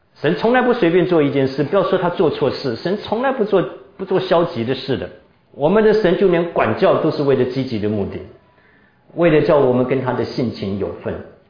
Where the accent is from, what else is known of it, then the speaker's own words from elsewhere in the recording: Tainan, Taiwan; moved away as an adult; now in United States; 他曾经在台湾，就在我的老家台南啊服过役的。他一听我是台南人